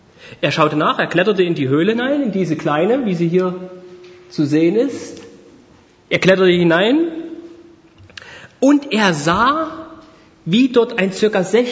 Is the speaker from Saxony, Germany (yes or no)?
yes; Saxony, Germany; now in Monheim am Rhein, Germany; ich werde im November 39 Jahre alt und bin ein Erzgebirgler. Also ich komme aus Sachsen, wohne aber seit 2011 fast durchgängig in den alten Bundesländern und wohne jetzt seit 2017 in Monheim am Rhein, weil ich geheiratet habe.